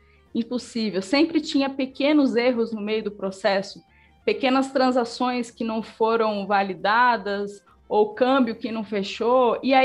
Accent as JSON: {"language": "Portuguese", "region": "São Paulo", "country": "Brazil", "said": "Eu trabalhei em chão de fábrica, eu vim da Zona Leste, em São Paulo"}